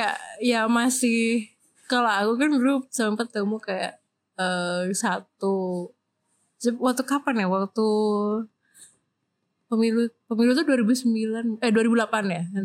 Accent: Bali, Indonesia; iya aku orang Bali jadi aku merasa kayak harusnya aku di Bali sih

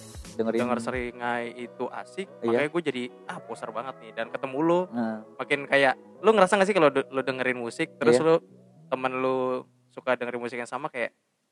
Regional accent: Java, Indonesia; Bukan, jauh banget, gue orang Jawa bang.

